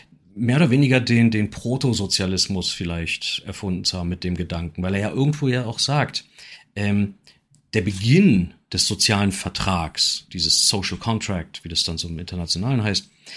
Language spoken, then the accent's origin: German; Switzerland; als Schweizer passt das sogar